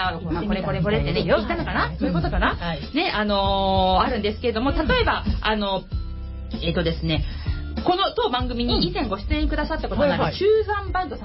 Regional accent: Kawasaki, Kanagawa, Japan; そうなの、はい、あの地元川崎にだから、それを目当てにいらっしゃる方ももしかしたらいるんじゃないかっていうくらい

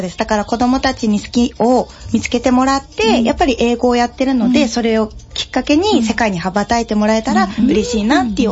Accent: Fukuoka, Japan; 私も福岡から来たばっかりというか、うん、やっと1年経ったぐらいなんですこっちに来て

